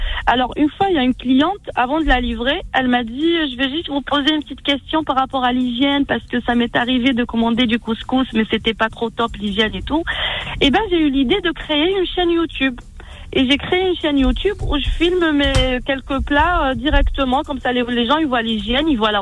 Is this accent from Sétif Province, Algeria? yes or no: no; Algiers, Algiers Province, Algeria; kabyle, donc je vais en Kabylie souvent. Je partais souvent en Kabylie, surtout pendant les vacances et tout. Et j'ai grandi à Alger, donc je cuisine beaucoup algérois aussi. Ensuite, je me suis mariée à Annaba.